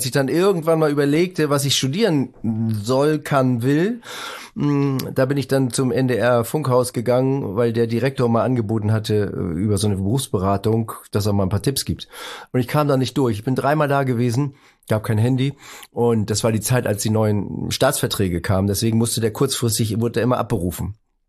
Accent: Northern Germany, Germany

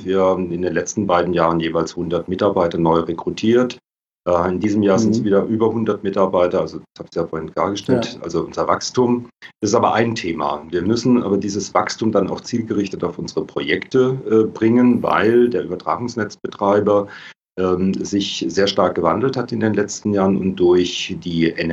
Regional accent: Baden-Württemberg, Germany; komme aus der Nähe von Karlsruhe, lebe auch dort wieder. Mhm. Zwischendurch war ich mal in Berlin

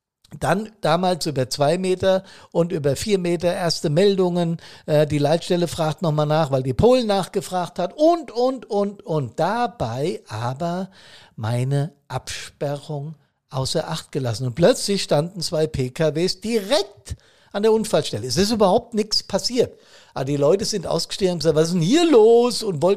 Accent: Bad Soden, Hesse, Germany; wir hatten eine große Hochwasserlage in Bad Soden, hier in meiner Heimatstadt. Wir liegen am Fuß des Taunus

